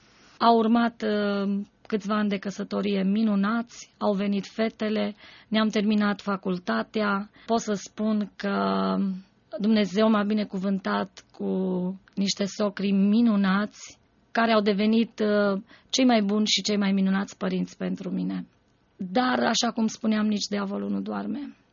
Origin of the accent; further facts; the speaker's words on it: Romania; now in Timișoara, Romania; un păstor din Apuseni a avut dorința să înființeze o orchestră în Biserica Baptistă din satul meu.